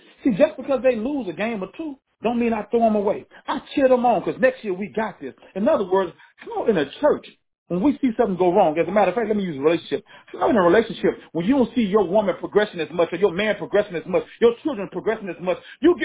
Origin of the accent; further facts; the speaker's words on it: Louisiana, United States; Y'all, I'm from Louisiana. DJ, down here we got the New Orleans Saints.